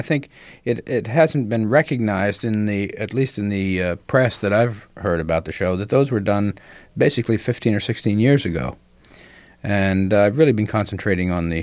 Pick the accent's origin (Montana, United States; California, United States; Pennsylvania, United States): Pennsylvania, United States; Williamsport; born or raised there